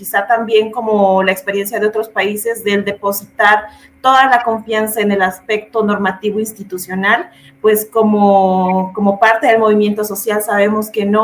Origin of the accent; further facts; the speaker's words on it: Bolivia; yo vengo de Bolivia, un país que ustedes, como ustedes deben conocer, al igual que Perú y otros de la región andina, son históricamente mineros